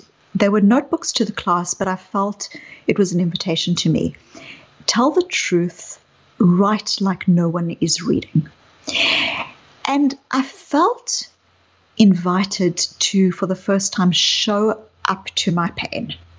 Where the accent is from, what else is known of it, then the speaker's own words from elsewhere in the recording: South Africa; you can hear from my accent that I grew up in apartheid South Africa. I was a white South African growing up in apartheid South Africa. And I lived in a white community